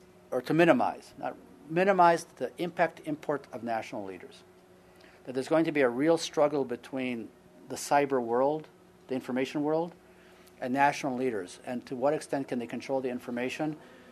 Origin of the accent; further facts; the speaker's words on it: Ann Arbor, Michigan, United States; I was raised in Ann Arbor, so I can give you this whole spiel also.